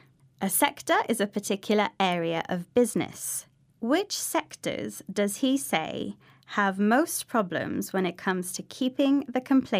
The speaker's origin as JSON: {"language": "English", "country": "United Kingdom", "said": "as it seems we British are complaining more than we used"}